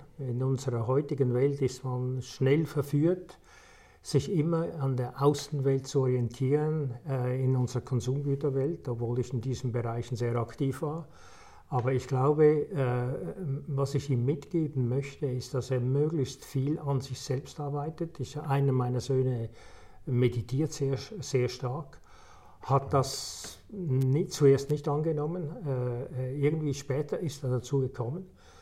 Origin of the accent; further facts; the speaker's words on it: Switzerland; Ich bin in der Schweiz geboren, aufgewachsen, habe in verschiedenen Industrien gearbeitet, habe in Amerika studiert